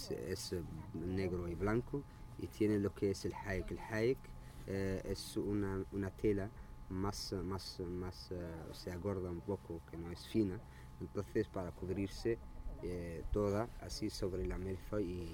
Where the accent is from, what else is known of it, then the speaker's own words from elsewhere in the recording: Tiris, Western Sahara; vivíamos nosotros en la zona más a las fronteras de Mauritania que es la de aquí de Tiris que es ahora el territorio liberado.